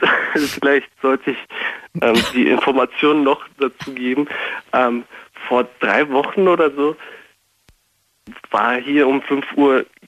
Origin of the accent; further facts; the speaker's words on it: Bulgaria; Aus Bulgarien.